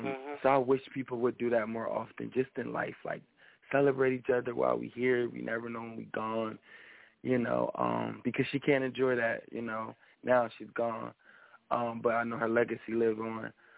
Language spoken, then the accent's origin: English; Trenton, New Jersey, United States; I'm from Trenton, New Jersey.